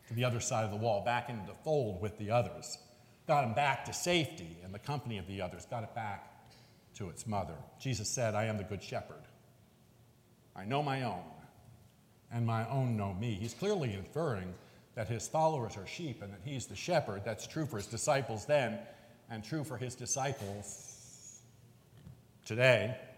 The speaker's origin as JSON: {"language": "English", "town": "New York City", "region": "New York", "country": "United States", "tie": "born or raised there", "said": "Now, I'm a city kid. I grew up in New York City."}